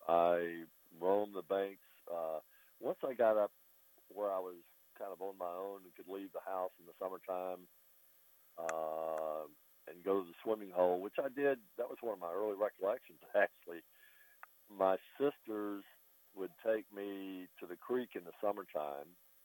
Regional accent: Lincoln, Alabama, United States; also born or lived in Wadley, Alabama; Oh, well, we moved from Wadley, Alabama, where I was born, to Lincoln, Alabama.

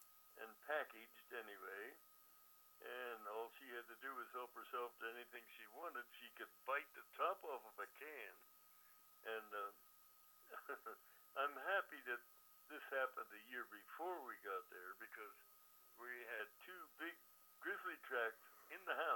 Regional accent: New Jersey, United States; moved away; And since I was from New Jersey, that's where I got the comparison.

